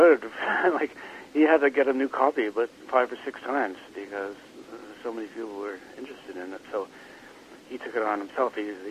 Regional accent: Montreal, Quebec, Canada; as I was growing up in Montreal

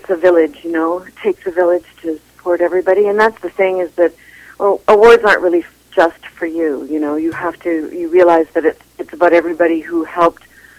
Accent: Kamloops, British Columbia, Canada; born there; also born or lived in Toronto / Halifax; now in Vancouver, Canada; I was born here. I was born in Kamloops. I came back to Vancouver from Toronto because my sisters and my mother were here

